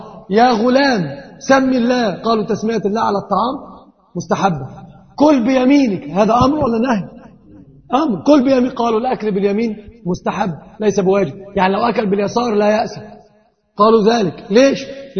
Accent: Egypt; تعرف عندنا في مصر كانوا يقولون

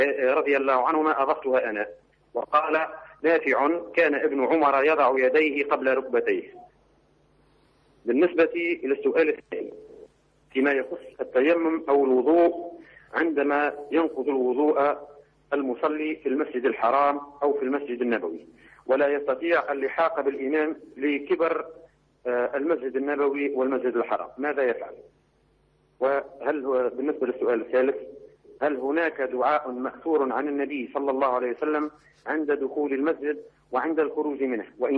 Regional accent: Tunisia

